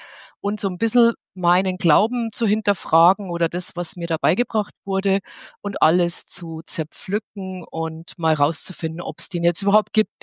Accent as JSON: {"language": "German", "region": "Bavaria", "country": "Germany", "tie": "born or raised there", "said": "ich bin sehr behütet aufgewachsen in Niederbayern auf dem Land. Und wir sind sehr katholisch auch erzogen worden."}